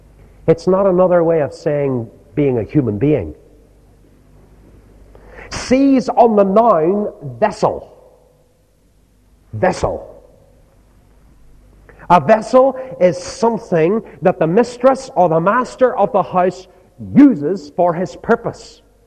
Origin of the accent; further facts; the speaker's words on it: Newcastle, North East England, United Kingdom; I think of a man in my hometown of Newcastle.